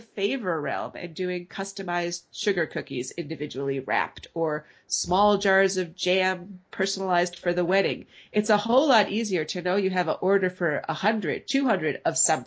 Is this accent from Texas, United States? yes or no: no; Wisconsin, United States; But that's another strong passion of mine to see things expanded here in my home state of Wisconsin.